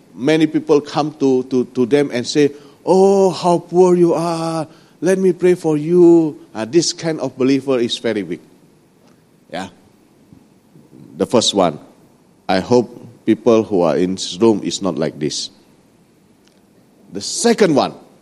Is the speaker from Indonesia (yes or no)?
yes; Indonesia; Yeah. I came from Indonesia.